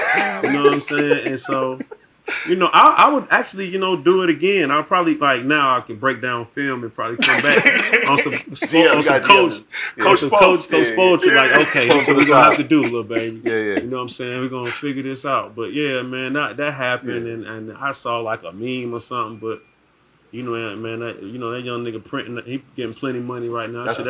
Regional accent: College Park, Georgia, United States; You know what I'm saying? I'm from College Park.

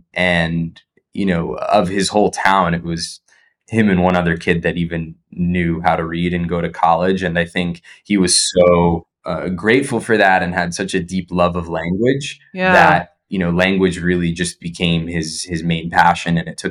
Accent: New Jersey, United States; So we grew up in Jersey. My grandparents were in Queens.

